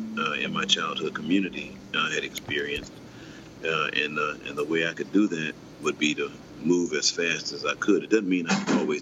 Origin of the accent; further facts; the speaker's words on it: Houston, Texas, United States; You know, so I grew up in Houston, Texas. And I grew up in a Houston that was racially polarized, that was economically polarized as well.